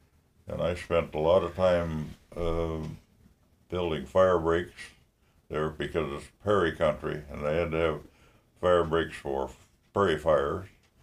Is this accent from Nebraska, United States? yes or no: yes; Valentine, Nebraska, United States; moved away as an adult; Born in Valentine, Nebraska. We grew up there, went through high school, and then I went to California.